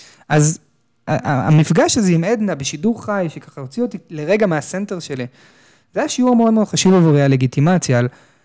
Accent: Tel Aviv, Tel Aviv District, Israel; בגיל 14, גדלתי בתל אביב

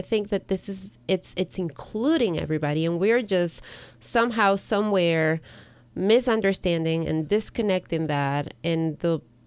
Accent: Ecuador; English is a second language; now in United States; coming from where I come from, and I'm from Ecuador

